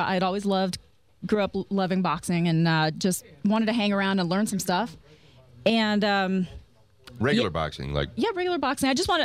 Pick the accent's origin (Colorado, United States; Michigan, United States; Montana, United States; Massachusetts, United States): Colorado, United States; now in Las Vegas, United States; Yeah, I moved out here from Colorado on a whim, and I got an offer to move out from Mandalay Bay before they had finished the building.